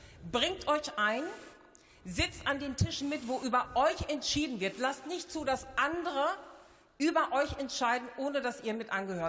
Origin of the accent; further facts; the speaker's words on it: Paderborn, North Rhine-Westphalia, Germany; ich bin gebürtig aus Paderborn, bin eine waschechte Ostwestfälin